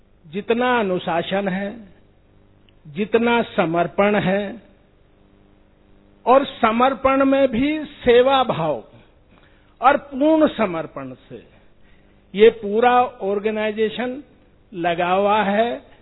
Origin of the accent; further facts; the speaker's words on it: Uttar Pradesh, India; मैं यूपी से आया हूं और